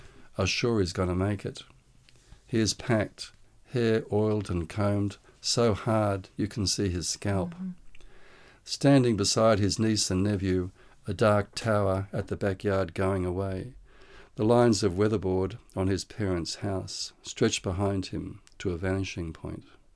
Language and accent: English; Sydney, New South Wales, Australia; It's my mum, just after she was engaged at in Ashfield, where I was born and raised in Sydney.